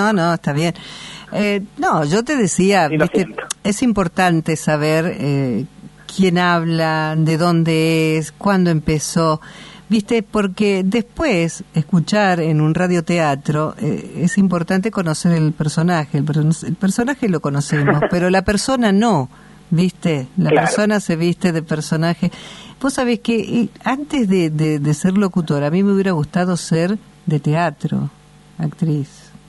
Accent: Argentina; somos argentinos

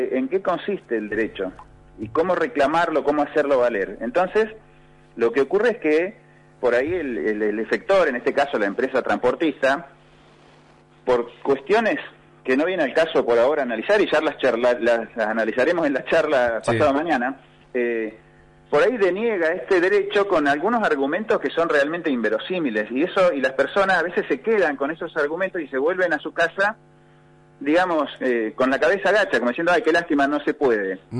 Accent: Río Negro, Argentina; sabemos todos que somos de Río Negro

